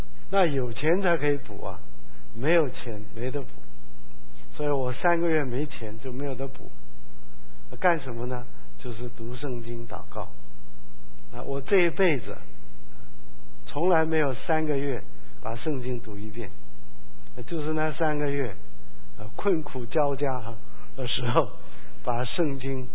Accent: Hong Kong; 我开始的神学院里面，我们香港人是比较着重穿的

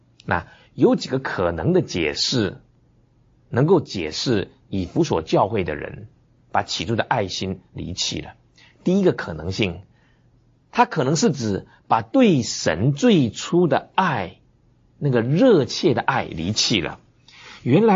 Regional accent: China; 我们中国人不是说饮水思源吗？

